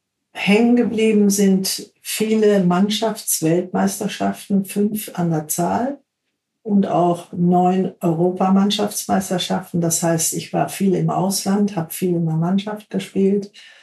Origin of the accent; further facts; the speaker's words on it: Krefeld, North Rhine-Westphalia, Germany; Ich komme ja aus Krefeld im Rheinland.